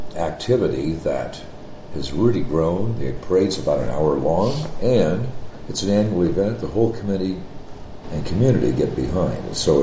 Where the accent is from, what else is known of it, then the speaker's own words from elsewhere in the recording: Story City, Iowa, United States; born there; I was born here in Story City in 1943. Of all our four brothers in the family, I was the only one to be born in a hospital.